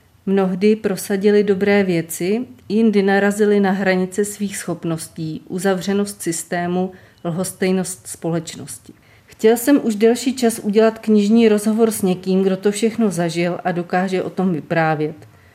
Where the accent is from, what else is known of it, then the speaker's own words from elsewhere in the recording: Dačice, South Bohemian Region, Czechia; Byla jsem v létě v Dačicích, protože to je město, odkud pocházím